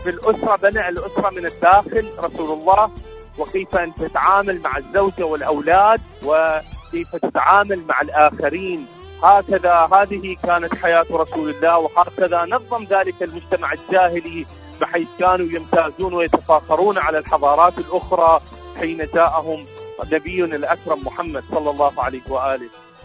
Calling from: Iraq; من العراق، شكرا جزيلا لك.

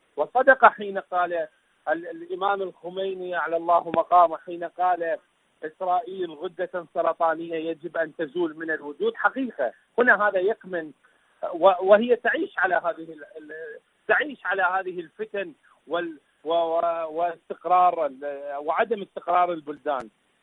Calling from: Iraq; من العراق، شكرا جزيلا لكم

